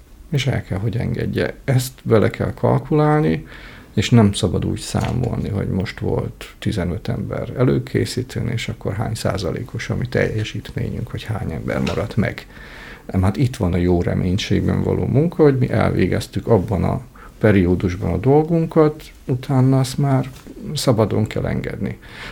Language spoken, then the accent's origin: Hungarian; Fehérgyarmat, Szabolcs-Szatmár-Bereg, Hungary; born there; Szatmár megyében, igen, Fehérgyarmaton születtem. Úgy szoktam mondani, 7 szilvafás kisnemesi családban, tehát egy olyan gyökérrel évszázadokra visszamenőleg